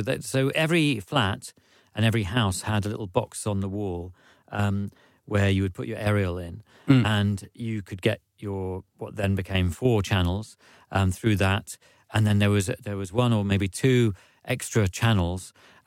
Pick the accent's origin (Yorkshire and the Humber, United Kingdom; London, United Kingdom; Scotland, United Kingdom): London, United Kingdom; also born or lived in Norwich; I was originally from London, went to University of East Anglia in Norwich